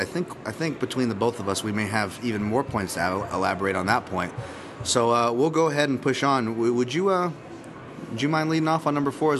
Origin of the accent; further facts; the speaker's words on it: Hawaii, United States; despite being Hawaiian, I did not see this Icon show live.